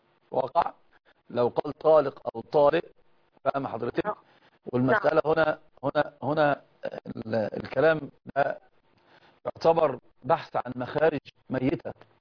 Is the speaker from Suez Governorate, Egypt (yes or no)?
no; Alexandria, Alexandria Governorate, Egypt; اسكندريه.